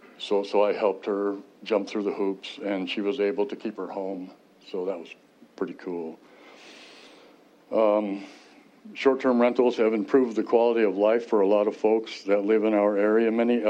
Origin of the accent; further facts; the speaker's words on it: Montana, United States; I am from Park County, Montana.